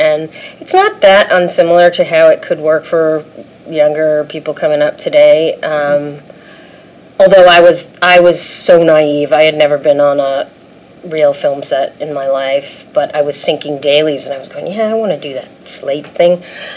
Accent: East Coast, United States; You know, I was young. I was from the East Coast. I had my Jack Purcell sneakers and my beat-up old BMW 2002, and I jumped in the car with about $20.

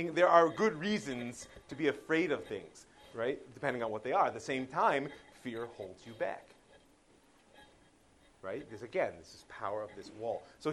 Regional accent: Cleveland, Ohio, United States; Imagine you were the head of, I grew up in Cleveland, you were the head of the Cleveland Federation, right?

